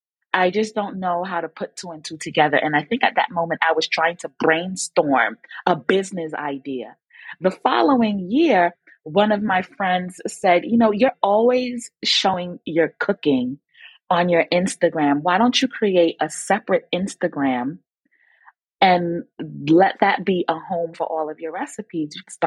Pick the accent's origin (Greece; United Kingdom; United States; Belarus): United Kingdom; born there; I am British born, but my parents are Jamaican.